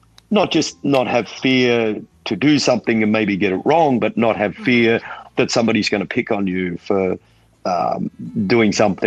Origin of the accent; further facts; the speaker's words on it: Australia; growing up in Australia, it's, yeah, there's some sexism, but it's not as bad as a lot of other countries.